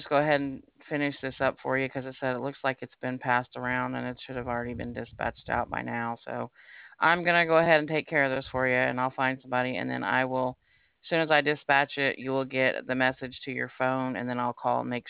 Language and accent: English; Illinois, United States; now in Alabama, United States; I'm originally from Illinois. That's why I don't have a real Southern accent, but I live in Alabama now.